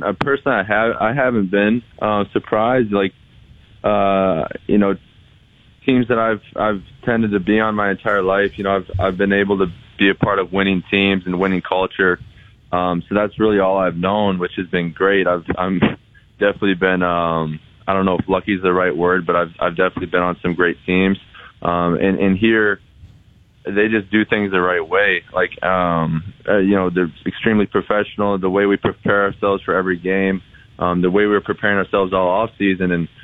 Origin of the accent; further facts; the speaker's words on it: Wisconsin, United States; Chicago is just about 3 hours from my hometown, Wisconsin, so I had some family and friends there as well.